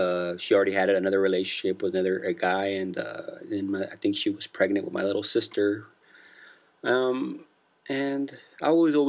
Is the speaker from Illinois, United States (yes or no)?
no; California, United States; A little bit about myself, I am originally from California. I come from a Mexican background. My parents are both from Mexico.